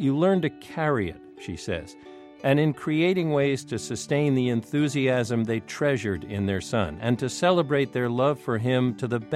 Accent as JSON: {"language": "English", "region": "New Jersey", "country": "United States", "tie": "born or raised there", "said": "You know, I grew up in New Jersey, and I'm the guy who has broken your rule, Will"}